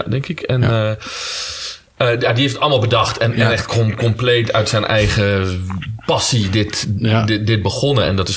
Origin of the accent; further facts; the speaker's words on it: Leiden, South Holland, Netherlands; Wij komen allebei uit Leiden. We zijn hier geboren. We hebben hier op school gezeten.